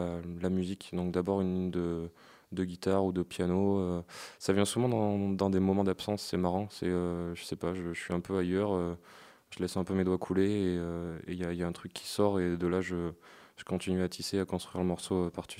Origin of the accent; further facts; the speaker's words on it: Aurillac, Auvergne-Rhône-Alpes, France; Oui, non, je viens d'Auriac.